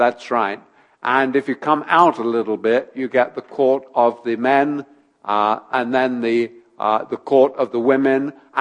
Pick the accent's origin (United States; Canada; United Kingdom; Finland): United Kingdom; England; What's fundamental to me is not that I'm English.